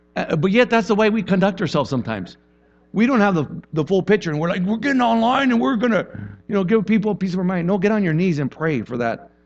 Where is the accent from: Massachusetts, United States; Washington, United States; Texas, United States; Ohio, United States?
Texas, United States; I grew up in Texas, so I'm a Dallas fan, right?